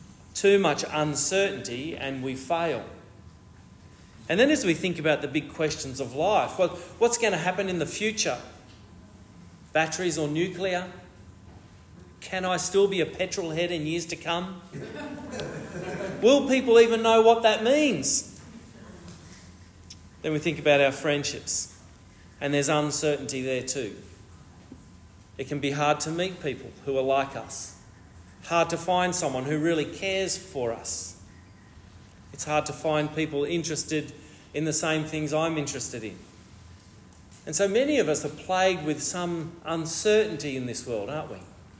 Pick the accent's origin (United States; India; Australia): Australia; I think we grew up in Australia with parents who said to us that things are good here.